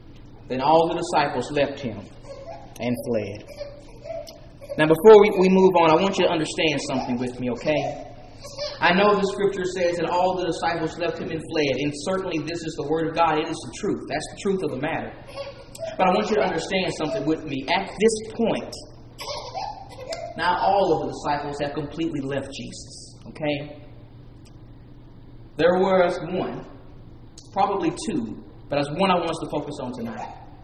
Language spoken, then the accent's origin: English; Texas, United States; accent: Texan; You can tell I'm from Texas. That can happen sometimes when you're from deep south.